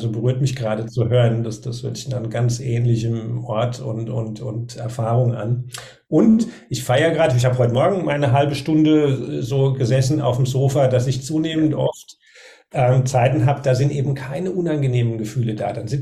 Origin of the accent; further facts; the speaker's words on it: Germany; Ja, so ein Wort kenne ich aus meiner Kindheit, auch aus dem Odenwald, wo ich aufgewachsen bin.